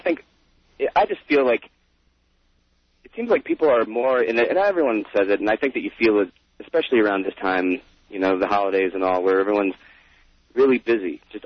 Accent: Michigan, United States; I come from the Midwest. I come from Michigan, and I have family that, you know, supported Bush

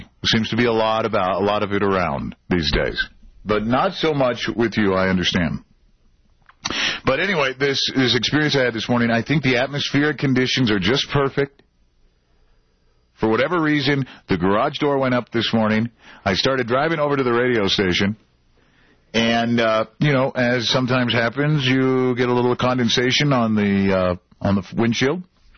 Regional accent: Duluth, Minnesota, United States; And I'm from Duluth, Minnesota. It's my hometown. I've driven in a lot of this kind of weather.

